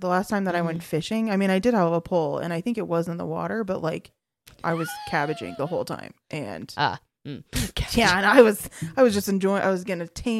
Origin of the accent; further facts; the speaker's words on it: United States; We are American and we went to public school.